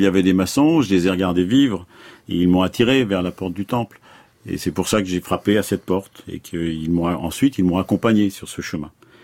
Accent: Nantes, Pays de la Loire, France; Je suis de Nantes, la belle ville de Nantes, avec son voyage à Nantes et puis son pas de côté. J'y habite depuis plus de 50 ans. J'y ai fait mes études avec une petite escapade à Clermont-Ferrand

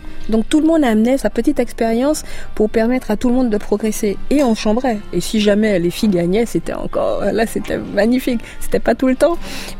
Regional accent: Guadeloupe; ce qu'il faut savoir, c'est que chez nous, en Guadeloupe, c'est une île très sportive.

